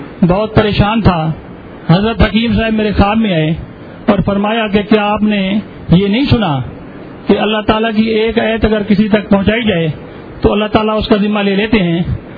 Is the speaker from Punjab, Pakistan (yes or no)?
yes; Multan, Punjab, Pakistan; میں ملتان سے آیا ہوں.